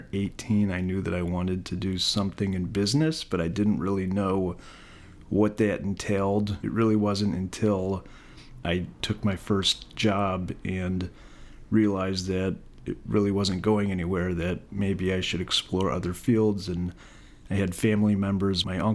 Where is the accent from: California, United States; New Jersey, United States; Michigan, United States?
Michigan, United States; Detroit; born there; I was born in the Metro Detroit area in Michigan.